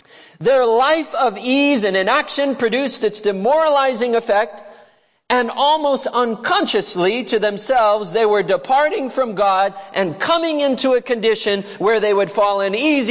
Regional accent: Oregon, United States; I remember, because I grew up in Southern Oregon

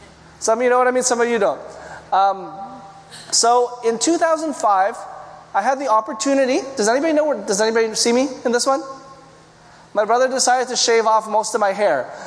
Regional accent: Quebec, Canada; born there; I'm half Filipino, half Chinese, but born on the French side of Canada.

